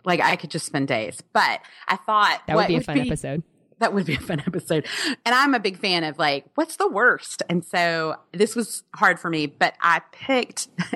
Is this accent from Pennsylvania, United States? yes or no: no; Alabama, United States